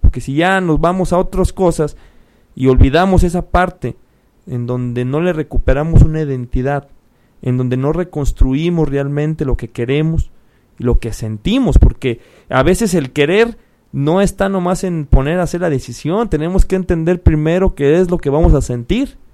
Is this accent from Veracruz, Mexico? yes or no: no; Guadalajara, Jalisco, Mexico; Somos únicos, los tapatíos somos únicos en el país.